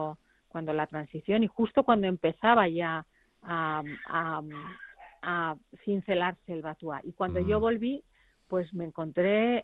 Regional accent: Tolosa, Basque Country, Spain; Nacida y crecida entre semana en Tolosa, pero los fines de semana en Ipiztar. Pues claro, yo soy un híbrido.

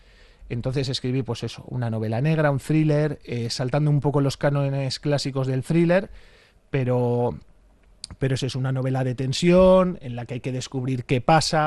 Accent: Santurtzi, Basque Country, Spain; conocí que en Santurchi, mi pueblo, había una asociación

